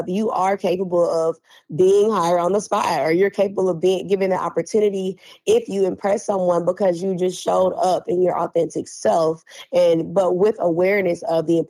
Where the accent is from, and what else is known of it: Tallahassee, Florida, United States; now in Birmingham, United States